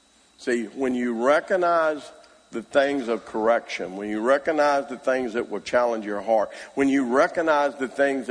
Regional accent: Arkansas, United States; Now, I'm from Arkansas. Anybody here from Arkansas?

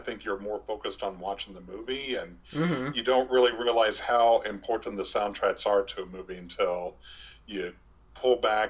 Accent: Omaha, Nebraska, United States; I grew up in Omaha

